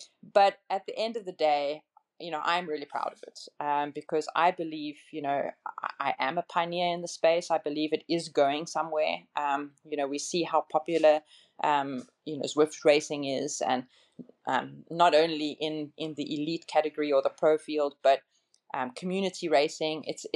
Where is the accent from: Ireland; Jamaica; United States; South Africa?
South Africa; it's almost impossible for me to win a world title because I come from South Africa.